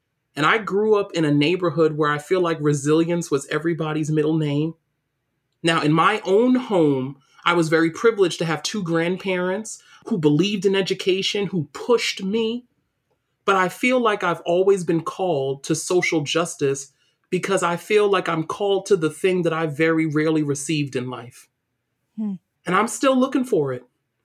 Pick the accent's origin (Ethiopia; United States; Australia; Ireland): United States; New York City, New York; I didn't realize, I think, the privilege of open spaces, because that's not something I grew up with in New York City.